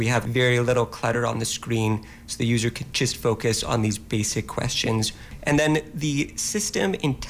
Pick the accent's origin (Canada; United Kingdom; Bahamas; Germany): Canada; moved away as an adult; now in United States; I am Canadian, but I've been in the U.S. for about 10 years studying and working.